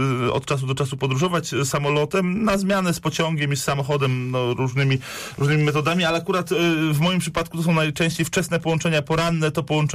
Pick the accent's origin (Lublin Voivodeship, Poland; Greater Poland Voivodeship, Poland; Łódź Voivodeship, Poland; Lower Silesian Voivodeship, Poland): Greater Poland Voivodeship, Poland; Poznań; jako wielkopolanin, poznaniak.